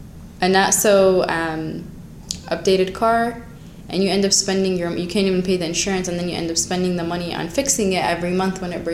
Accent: Ann Arbor, Michigan, United States; also born or lived in Hamtramck / Dearborn; I used to live in Hamtramck, so lived there for a year, and I moved, we moved around a little bit, moved to Dearborn, and then when I started high school, we moved to Ann Arbor.

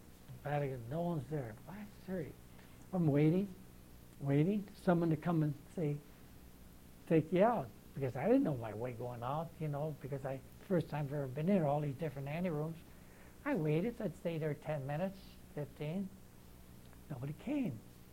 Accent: Detroit, Michigan, United States; born there; I said, well, yeah, but I was born in Detroit.

